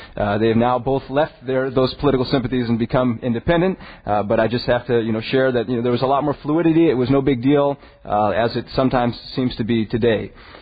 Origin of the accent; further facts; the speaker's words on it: United States; So I'm an Adventist of the Adventists. I'm an American of the Americans, and that's kind of.